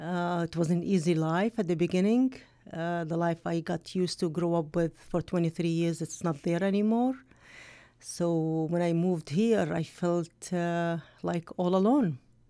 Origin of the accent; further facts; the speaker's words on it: Amman, Amman Governorate, Jordan; moved away as an adult; I was born and raised in Amman, Jordan, and I finished school there. I finished my college education of social work in Jordan